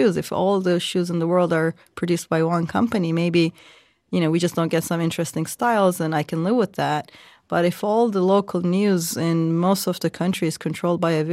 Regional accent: Turkey; I grew up in Turkey, right? So in the 90s.

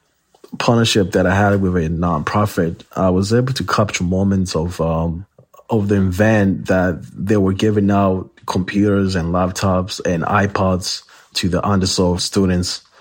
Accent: Burundi; English is a second language; now in Manchester, United States

